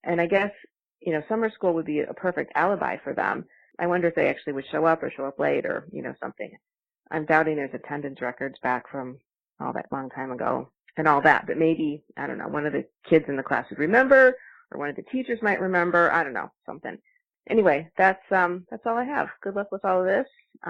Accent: Michigan City, Indiana, United States; I grew up in Michigan City, Indiana, close to you.

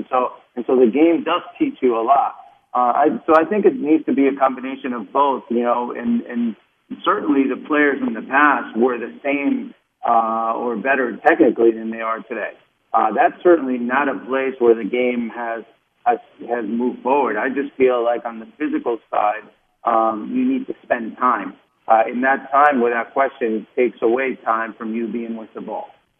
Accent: Uruguay; also born or lived in Kearney, United States; the way I grew up in Uruguay, where it was mostly about just about winning all the time, and then in Kearney

